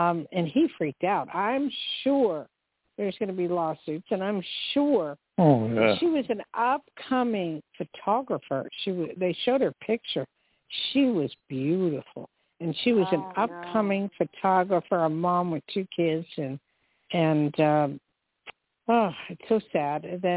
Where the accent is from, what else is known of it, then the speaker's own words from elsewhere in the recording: New Jersey, United States; I mean, I'm a Yankee fan, and I'm from Jersey, so Yankees.